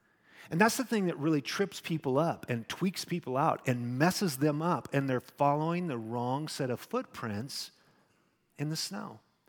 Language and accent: English; Filer, Idaho, United States; it's from my hometown, Filer, Idaho.